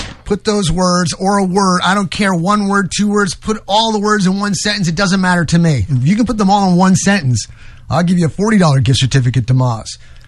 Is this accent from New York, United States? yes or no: yes; New York, United States; you Southerners down here, I'm originally from New York.